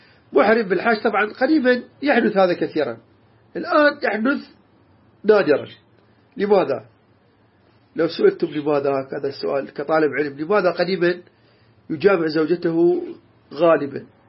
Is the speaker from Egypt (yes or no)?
no; Iraq; احنا من عراقي ما اعرف في باقي البلدان هذا موجود او غير موجود